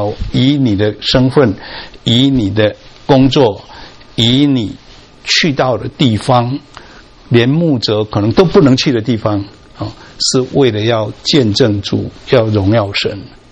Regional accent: Taiwan; moved away as an adult; now in United States; 我那年刚好60岁了，想到第一个30年，我在台湾出生长大，不认识神，从来没有听过完备的福音。也没有去过礼拜堂，但是神让我在我31岁在美国信主，把我带到美国

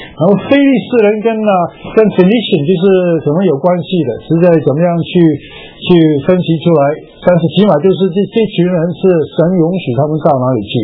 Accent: Guangdong, China; 我们是广东人，那么也跟我讲普通话。

